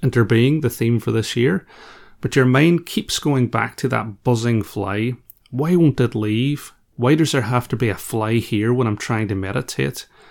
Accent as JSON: {"language": "English", "country": "Ireland", "said": "beyond my powers as an Irishman with a mindfulness podcast"}